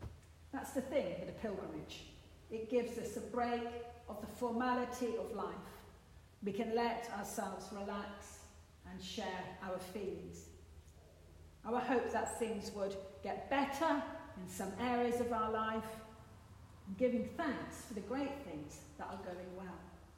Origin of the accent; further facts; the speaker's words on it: United Kingdom; You know how polite we are as the British?